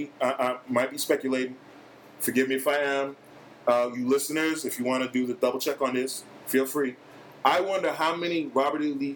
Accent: Trinidad & Tobago; I'm from Trinidad.

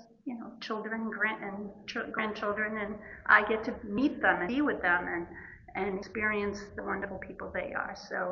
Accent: New Hampshire, United States; from New Hampshire.

